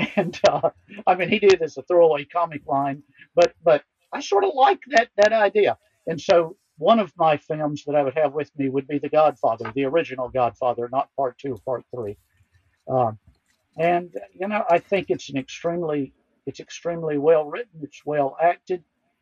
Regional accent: Tennessee, United States; growing up in Appalachia, in the rural South, I mean, you know, we would see on television this film, this big movie out there, and 18 months later, the thing would show up in bumfuck Tennessee.

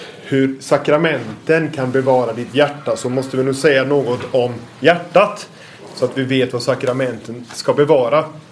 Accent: Norway; accent: Norwegian; Ni får ursäkta här min norska accent, men jag har ändå bemödat mig om att ta fram texterna på norsk.

